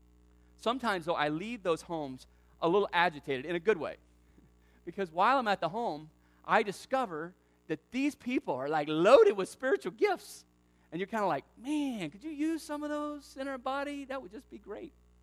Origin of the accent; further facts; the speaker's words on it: the South, United States; I grew up in the South, so I was accustomed to a lot more verbal expression during a message.